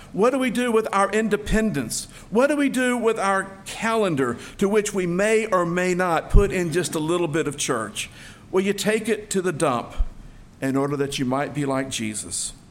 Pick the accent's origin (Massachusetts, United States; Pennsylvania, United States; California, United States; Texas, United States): Texas, United States; I'm not a Hebrew born of Hebrews, but you all know that I am a Texan born of Texans.